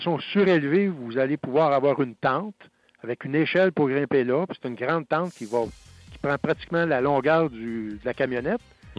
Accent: Quebec, Canada; ce moteur-là ne soit pas offert chez nous au Canada et au Québec

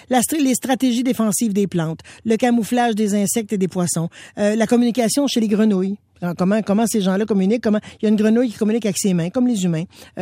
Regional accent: Quebec, Canada; Vous savez que moi, je viens de l'Abitibi.

